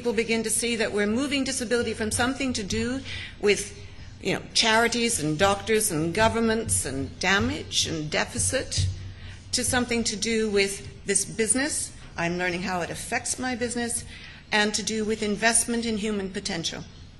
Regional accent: Alberta, Canada; now in United Kingdom; Alberta certainly is my home. And I've been in the UK a long time

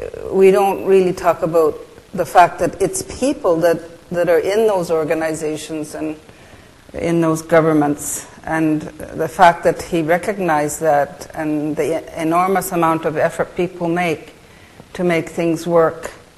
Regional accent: Kuujjuaq, Quebec, Canada; first language Inuktitut; English is a second language; I just wanted to say a few words in my language, which is Inuktitut. I'm from Kujuak in Nunavik, in the northern part of the province of Quebec, on the Angava coast.

